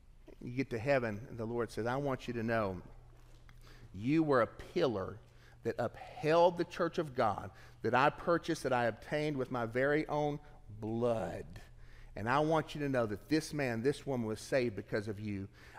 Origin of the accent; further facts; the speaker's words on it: Tennessee, United States; I'm from Tennessee. I'm not a huge football fan, you know that.